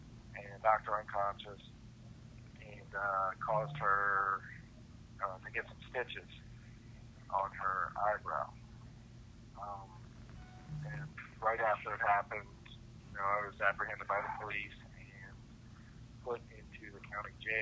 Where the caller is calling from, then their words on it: Maryland, United States; I'm calling from Southern Maryland Pre-Release Unit.